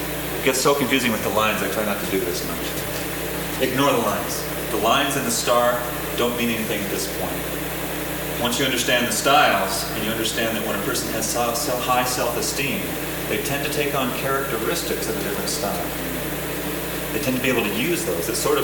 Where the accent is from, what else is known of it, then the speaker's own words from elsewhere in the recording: California, United States; now in Seattle, United States; I grew up down in California. And when I moved to Seattle, I started looking at Seattle through the eyes of a Californian.